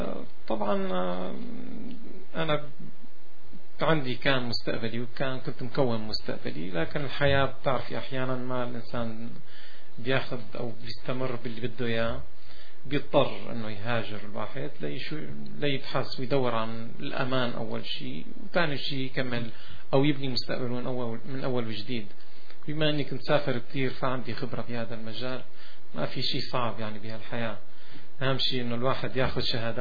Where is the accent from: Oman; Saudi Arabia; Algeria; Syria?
Syria; moved away as an adult; also born or lived in France; now in Montreal, Canada; انا اجيت من سوريا،